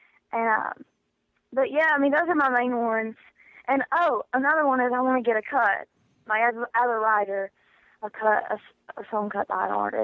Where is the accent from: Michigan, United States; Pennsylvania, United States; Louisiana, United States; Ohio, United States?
Louisiana, United States; there's this, like, theater in Ruston, Louisiana, close to my hometown